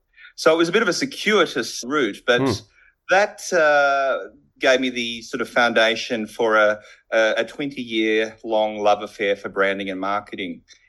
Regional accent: Victoria, Australia; I was born and raised in Gippsland, very studious and musical and entrepreneurial.

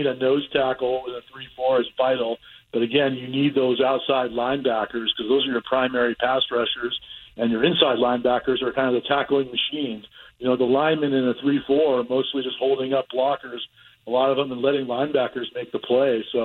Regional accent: California, United States; You know, I grew up in the Bay Area, like 8 miles from Stanford University.

